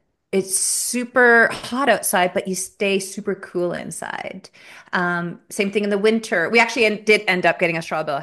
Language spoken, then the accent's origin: English; Calgary, Alberta, Canada; born or raised there; also born or lived in Montreal; now in British Columbia, Canada